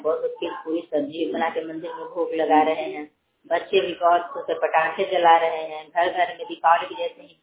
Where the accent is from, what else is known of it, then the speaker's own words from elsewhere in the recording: Siwan, Bihar, India; मैं सिवान से हूँ।